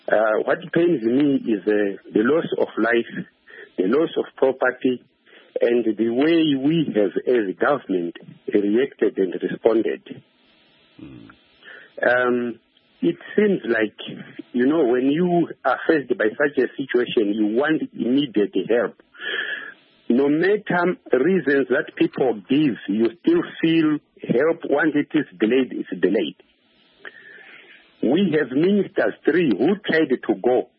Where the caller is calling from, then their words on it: Gwanda, Matabeleland South, Zimbabwe; Yeah, I'm phoning from Gwanda.